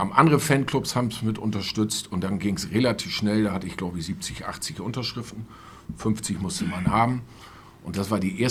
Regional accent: Großenkneten, Lower Saxony, Germany; das ist mein Heimatdorf, wo ich herkomme.

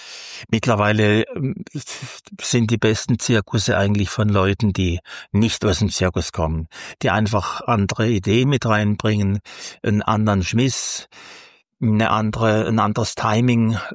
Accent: Freiburg, Baden-Württemberg, Germany; Aber ich bin Freiburger, sie ist ja auch Freiburger. Wir standen beide aus Saviere und wir sind selber ja groß geworden hier

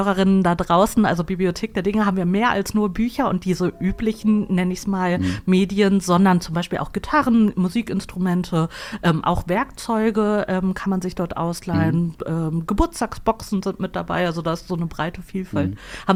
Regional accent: Ratingen, North Rhine-Westphalia, Germany; Ich komme auch ursprünglich aus Ratingen.

